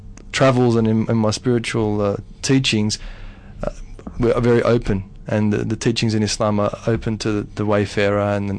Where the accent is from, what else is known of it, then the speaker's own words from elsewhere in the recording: Sydney, New South Wales, Australia; I grew up on Sydney's North Shore, so I grew up with a vast mix of different people from different races and different backgrounds.